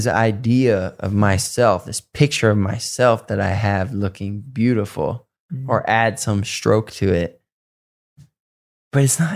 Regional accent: Detroit, Michigan, United States; also born or lived in Southfield, Michigan; I have a lot of friends I grew up with in Detroit and Southfield

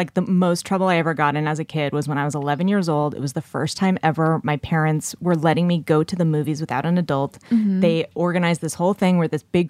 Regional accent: California, United States; also born or lived in San Francisco; You know, I'm from the Bay Area, too, so...

